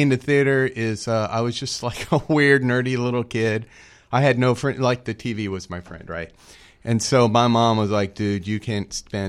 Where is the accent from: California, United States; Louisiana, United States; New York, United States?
Louisiana, United States; Slidell; born there; now in Texas, United States; Well, if you define where I'm from by where I was born, that would be negative. That would be New Orleans. But I've been in Texas for so darn long, it should be my home.